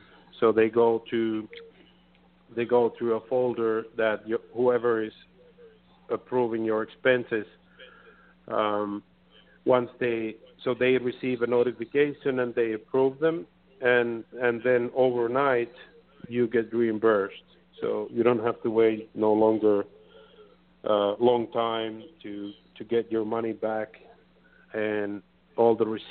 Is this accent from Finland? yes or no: yes; Finland; English is a second language; moved away as an adult; now in New York, United States; And my personal background is I come from Finland, Scandinavia, came to New York, America about 7 years ago